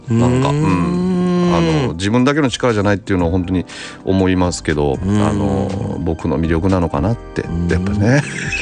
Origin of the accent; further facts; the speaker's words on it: Hyogo, Japan; 僕地元の兵庫県の地場産業なんですけど